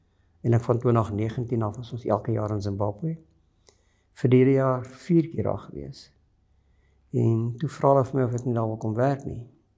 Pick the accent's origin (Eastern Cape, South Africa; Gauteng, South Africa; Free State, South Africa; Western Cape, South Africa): Gauteng, South Africa; Magaliesburg; Ek kom van Magaliesburg af, ek bly op 'n plaas daar. Ons moedergemeente is Rustenburg. Ons is in 2014 gedoop as Adventiste.